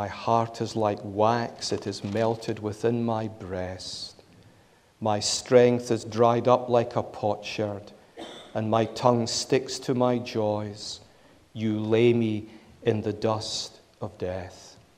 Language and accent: English; Glasgow, Scotland, United Kingdom; Now, I'm a Glaswegian, there's a lot to envy in Glasgow